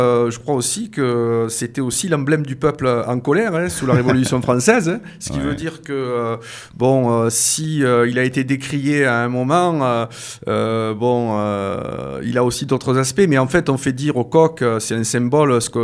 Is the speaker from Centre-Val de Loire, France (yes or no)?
no; Saint-Auban, Provence-Alpes-Côte d'Azur, France; Je crois que je suis aussi attaché à ce territoire parce que j'y suis né. J'ai grandi aussi à Saint-Auban, dans une cité ouvrière aussi